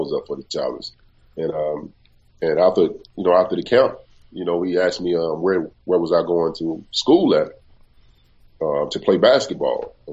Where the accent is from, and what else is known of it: Alabama, United States